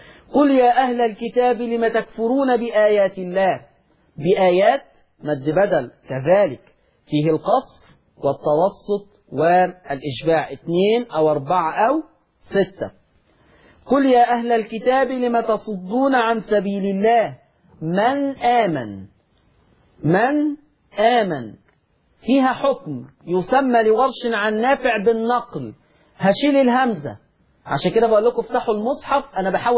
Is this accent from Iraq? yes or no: no; Egypt; ودي لهجتنا كمصريين على فكره، لما بنتكلم يقول لك فلان افترى